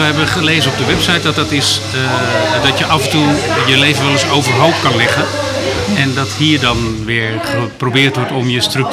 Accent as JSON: {"language": "Dutch", "town": "Woerden", "region": "Utrecht", "country": "Netherlands", "said": "Ja, ik kom uit Woerden, dus ja."}